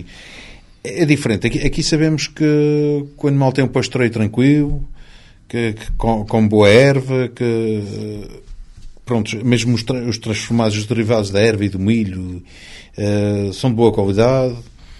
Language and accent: Portuguese; Azores, Portugal; Enquanto açorianos, e no nosso caso em particular jorgenses, mas todos os açorianos têm uma grande devoção e uma grande crença pelo Espírito Santo.